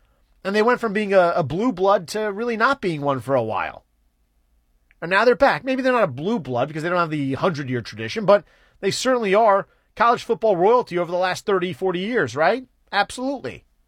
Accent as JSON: {"language": "English", "region": "East Coast", "country": "United States", "tie": "born or raised there", "said": "And listen, I was born and raised on the East Coast, and college football, especially Northeast, is not as big, right?"}